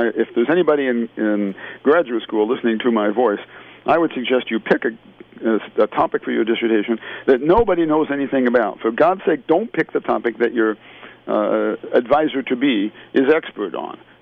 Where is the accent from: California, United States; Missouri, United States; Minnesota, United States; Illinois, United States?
Illinois, United States; I grew up in Illinois. I had never really been out of the Midwest.